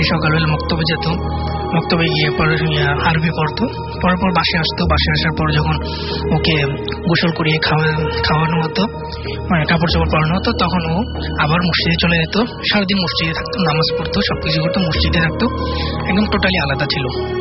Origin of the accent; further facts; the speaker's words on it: Comilla, Chittagong Division, Bangladesh; now in Dhaka, Bangladesh; কুমিল্লা থেকে এসেছি, ঢাকা মহাকালীতে থাকি।